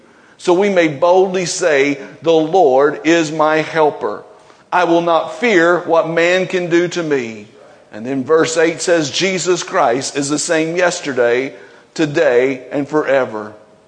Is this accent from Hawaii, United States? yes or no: no; Murray, Kentucky, United States; You know, I'm from Murray